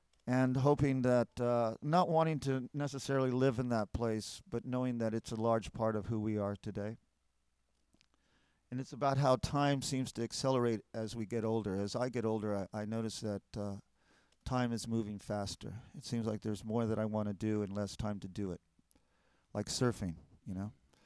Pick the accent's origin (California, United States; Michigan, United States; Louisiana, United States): California, United States; Huntington Beach; also born or lived in San Antonio; Beginning in 1951, I was born in San Antonio, Texas. And we moved to Huntington Beach, California in 1957.